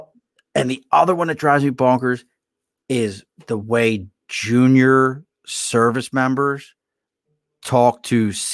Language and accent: English; Baltimore, Maryland, United States; I grew up in Maryland. Like, I grew up in Baltimore. It's like, that's hot.